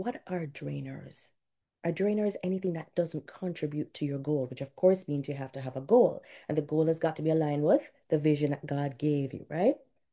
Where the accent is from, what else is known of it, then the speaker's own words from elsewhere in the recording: Jamaica; I'm Jamaican, so I say pop down.